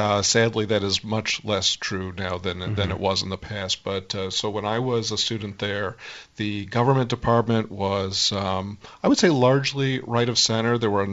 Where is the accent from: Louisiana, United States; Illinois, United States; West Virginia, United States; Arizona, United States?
Arizona, United States; Phoenix; I grew up in Phoenix, Arizona.